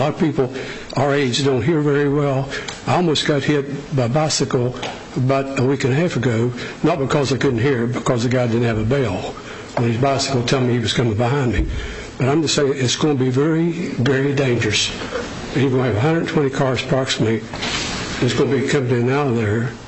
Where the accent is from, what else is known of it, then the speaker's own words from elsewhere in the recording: West Virginia, United States; But I came from West Virginia. They did the same thing to us.